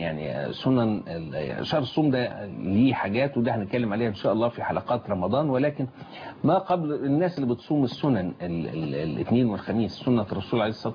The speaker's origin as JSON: {"language": "Arabic", "country": "Egypt", "said": "طبعا كنت أتمنى إن إحنا كوطن عربي أو كمصريين إنه يعني إن نكون أصحاب السبق"}